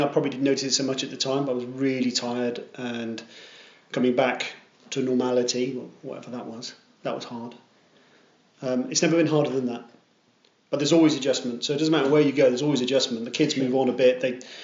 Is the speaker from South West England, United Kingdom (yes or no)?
yes; Radstock, South West England, United Kingdom; I'm a Radstock boy.